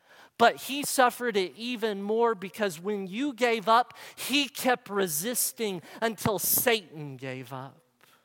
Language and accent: English; Kentucky, United States; Because I was born and raised in Kentucky. And that's part of who I am. That's the way of life where I'm from.